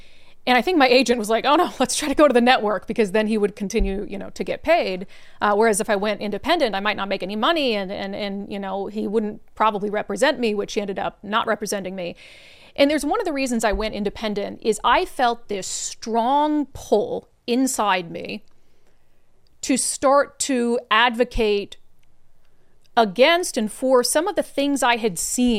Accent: Midwest, United States; moved away as an adult; so Washington State is not where I'm from. I'm from the Midwest. You guys know that. But this is where I've lived my entire adult life. After college, I came here.

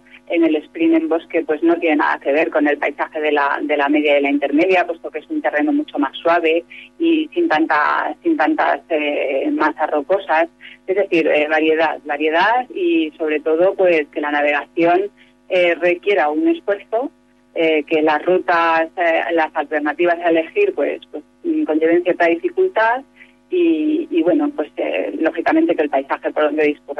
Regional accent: Cuenca, Castilla-La Mancha, Spain; nosotros que somos de Cuenca y conocemos un poco la zona de Majadas

